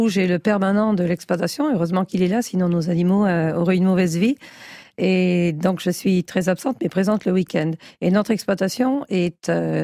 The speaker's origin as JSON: {"language": "French", "region": "Auvergne-Rhône-Alpes", "country": "France", "said": "le jambon d'Auvergne qui est ma région d'origine."}